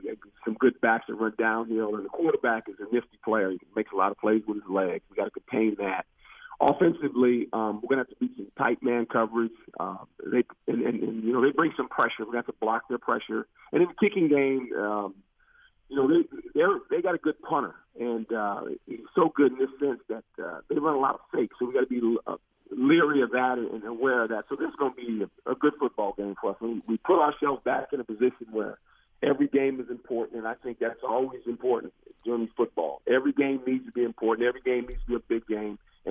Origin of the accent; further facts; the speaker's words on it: New Jersey, United States; now in Arizona, United States; I'm from Jersey, man. I was born in New Jersey. I'm a Jersey guy.